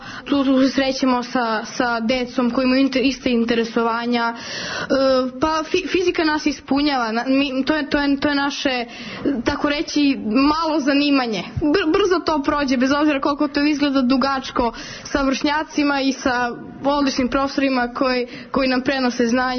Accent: Niš, Southern and Eastern Serbia, Serbia; dolazim iz Niša, iz gimnazije Svetozar Marković

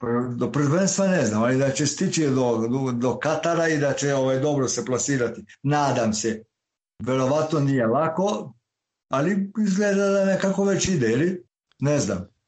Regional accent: Subotica, Vojvodina, Serbia; ja sam Subotičanin, ja sam Lala, pravi Lala.

